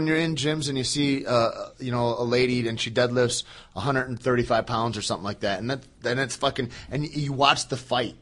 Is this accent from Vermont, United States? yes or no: no; Michigan, United States; I grew up in Michigan and there's not like a tremendous amount of choices there